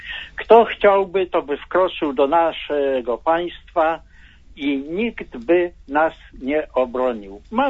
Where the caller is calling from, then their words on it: West Pomeranian Voivodeship, Poland; Zachodniopomorskie.